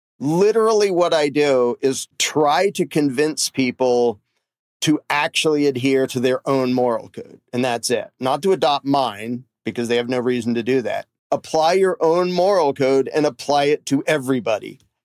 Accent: United Kingdom; I think I'm just British. Oh, I did find out I have some Scottish in there

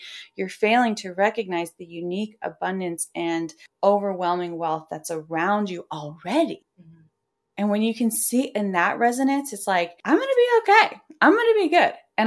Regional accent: Detroit, Michigan, United States; You know, I'm from Detroit.

